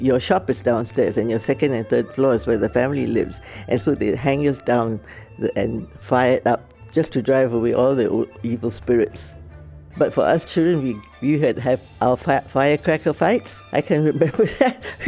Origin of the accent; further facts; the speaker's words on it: Singapore; Or else can I say, I'm from Singapore.